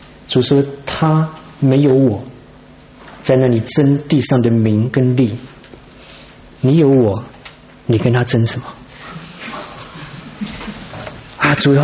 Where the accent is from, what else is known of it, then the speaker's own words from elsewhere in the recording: China; 我就觉得说你这个美国人怎么欺负我们中国人啊？